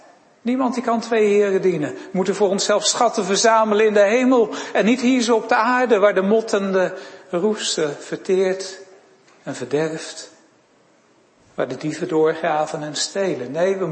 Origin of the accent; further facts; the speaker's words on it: Weststellingwerf, Friesland, Netherlands; waar ik vandaan kom, in West-Ellingwerf, daar heb je er ook meer sporen van dan in de rest van Nederland.